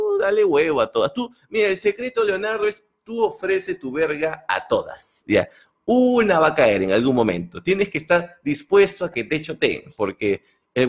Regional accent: Peru; Mira, yo soy peruano y para decir que alguien es feo es porque tiene que ser bien feo

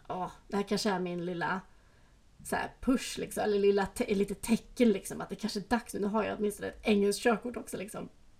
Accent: Sweden; När jag kör hemma i Sverige. Då kör jag utifrån mina föräldrars gata.

